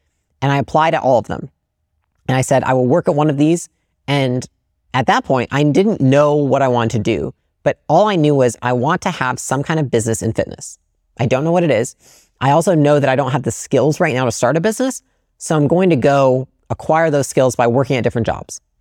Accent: Portage, United States; And I felt like growing up in Portage, like it's not a bad town or anything

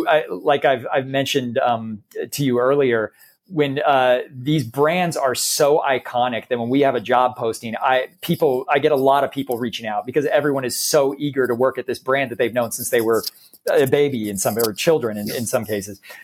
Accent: Dallas, Texas, United States; born there; Long story short, I was born in Dallas and was long raised a Texas Rangers fan.

